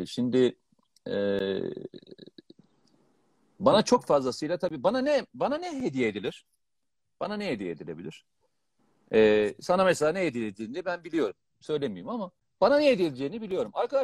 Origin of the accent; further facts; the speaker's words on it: Black Sea Region, Turkey; Ben ama ben Karadenizliyim. Çok normal yani.